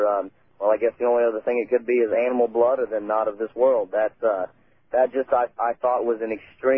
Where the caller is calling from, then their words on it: Cape Girardeau, Missouri, United States; I'm calling from Cape Girardeau, Missouri.